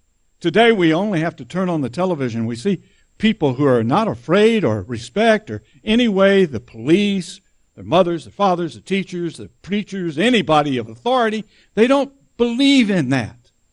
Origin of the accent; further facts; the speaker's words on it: Texas, United States; I know as a Texan, it's hard for me to believe that I'm not more right than anybody else.